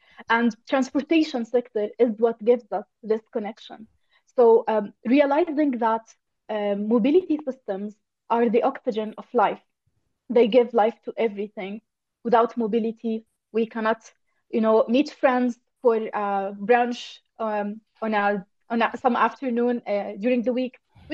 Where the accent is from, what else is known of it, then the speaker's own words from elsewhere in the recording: Jordan; I'm from Jordan, where we have a story for everything.